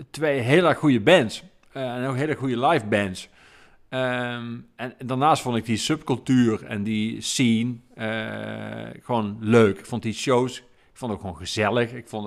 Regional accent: Geleen, Limburg, Netherlands; now in Maastricht, Netherlands; Ik kom oorspronkelijk uit Geleen. Ik woon tegenwoordig sinds 2 jaar in Maastricht.

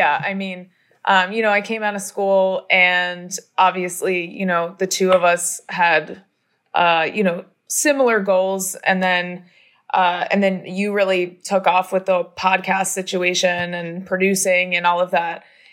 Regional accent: New Jersey, United States; So, you know, I mean, for those who don't know, I was born and raised in New Jersey. So that is quite a move for me.

